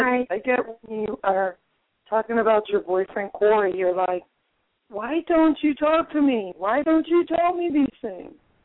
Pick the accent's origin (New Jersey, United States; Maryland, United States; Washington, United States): New Jersey, United States; New Jersey, and it's